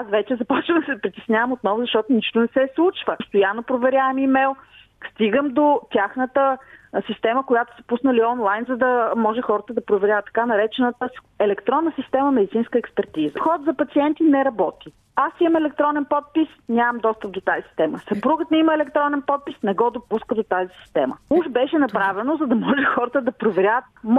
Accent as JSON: {"language": "Bulgarian", "town": "Plovdiv", "region": "Plovdiv Province", "country": "Bulgaria", "said": "Ние сме от Пловдив, детето е с диабет тип 1."}